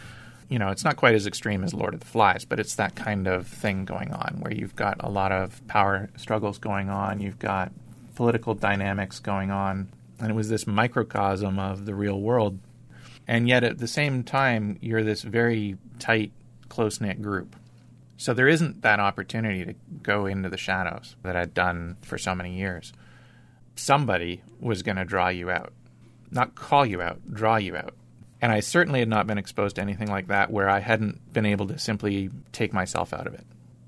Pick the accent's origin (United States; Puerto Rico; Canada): Canada; It was all just having a wonderful life growing up as a Canadian boy.